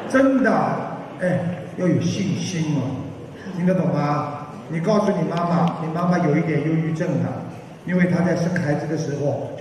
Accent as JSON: {"language": "Chinese", "region": "Fujian", "country": "China", "said": "哦，我是福建人啊。"}